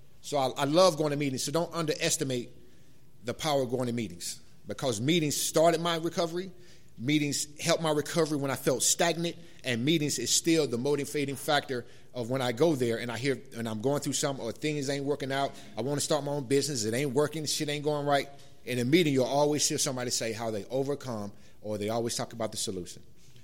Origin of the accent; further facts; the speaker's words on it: North Carolina, United States; I'm from North Carolina, so I was raised in the church. That's all you know, is going to church.